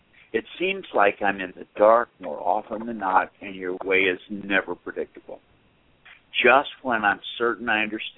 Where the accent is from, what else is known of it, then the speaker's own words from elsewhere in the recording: Boston, Massachusetts, United States; I mean, we're Irish, and we're Catholic, and we're from Boston.